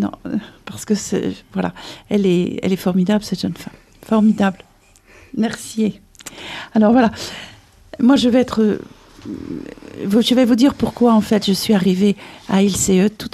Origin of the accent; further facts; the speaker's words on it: Nantes, Pays de la Loire, France; now in Toulouse, France; je suis arrivée à Toulouse parce que je suis nantaise.